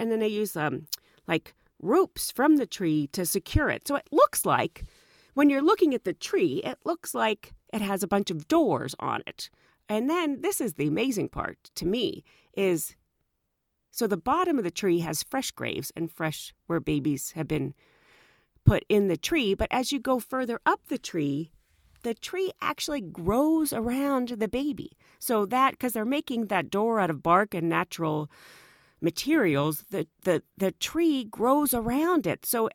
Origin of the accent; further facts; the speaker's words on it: United States; So I started saying I was from America and I got this response.